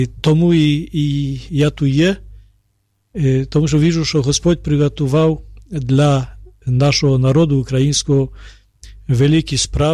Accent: Poland; Ukrainian is a second language; А також як поляк, який народився і навчався в Польщі, бачу, наскільки ми подібні.

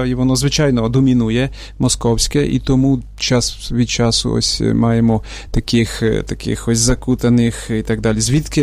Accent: Western Ukraine, Ukraine; я з Західної України, і там вплив московського був мінімальний.

